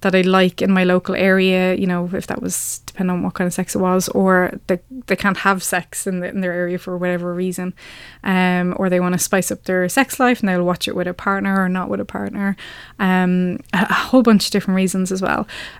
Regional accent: Ireland; Oh, we're Irish, we don't talk about sex. We do.

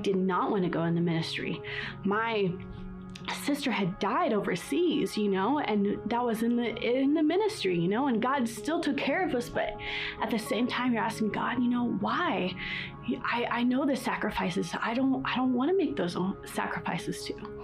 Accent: Uganda; I grew up in Uganda, East Africa. I am a missionary kid

